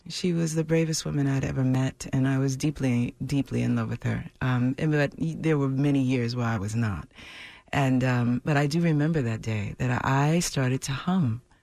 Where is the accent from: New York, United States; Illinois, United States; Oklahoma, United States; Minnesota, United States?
New York, United States; Brooklyn; I was always around elders looking for guidance and wisdom and support in the world growing up in Brooklyn.